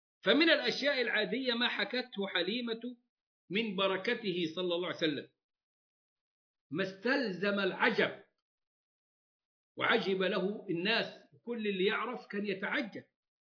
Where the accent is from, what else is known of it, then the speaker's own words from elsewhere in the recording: Egypt; وتسمع عنها ويعملوا لها فيلم عندنا في مصر